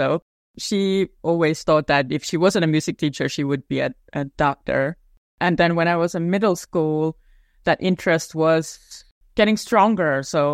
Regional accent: Estonia; I grew up in Soviet Union, the USSR, but I had a very, very happy childhood.

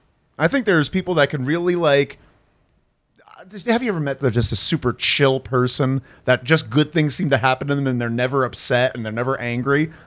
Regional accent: New Jersey, United States; I'm from New Jersey.

